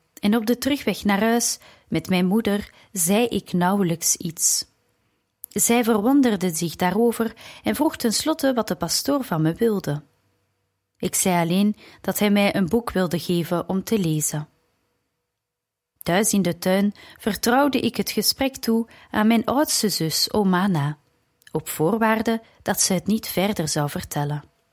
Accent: India; Dutch is a second language; moved away as an adult; now in Germany; mijn moeder al zo lang wenste dat ik in India als zuster werkzaam kon zijn.

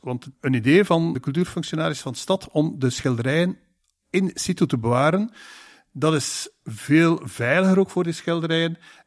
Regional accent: West Flanders, Belgium; want ik kom uit West-Vlaanderen

